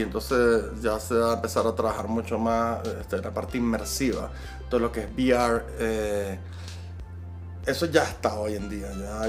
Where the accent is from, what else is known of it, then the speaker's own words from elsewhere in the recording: Venezuela; moved away as an adult; also born or lived in Spain; yo soy venezolano, estaba viviendo en España hasta hace unos meses. Estoy pensando en venirme para acá a vivir a la Ciudad de México.